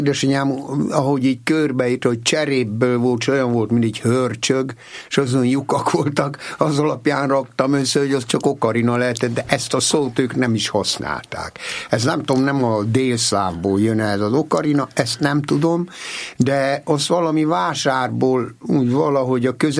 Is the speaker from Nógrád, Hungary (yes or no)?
no; Budapest, Hungary; born there; Budapesten születtem, a belvárosban, édesanyám viszont Kunhegyesen, és meg is maradt Kunhegyesinek. Édesapám Sőregen, Gömör megyében, ez Szlovákiához tartozik, akkoriban Csehszlovákiához